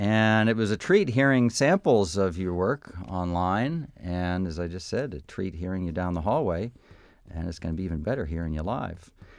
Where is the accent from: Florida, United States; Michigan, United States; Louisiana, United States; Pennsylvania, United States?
Pennsylvania, United States; Chambersburg; Ooh, I'm from Pennsylvania.